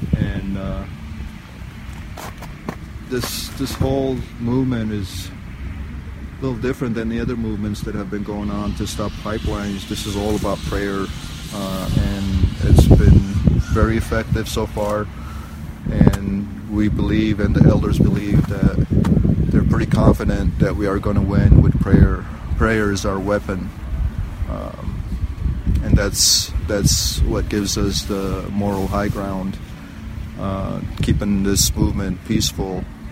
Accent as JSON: {"language": "English", "country": "Lebanon", "tie": "born or raised there", "said": "I come from Lebanon. I was raised in Lebanon"}